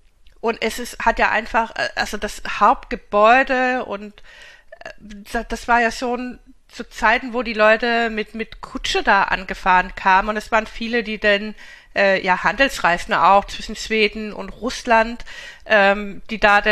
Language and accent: German; Denmark; German is a second language; ich bin ja Skandinavin, ich komme ja aus Dänemark und kenne eigentlich oder kannte Schweden und Norwegen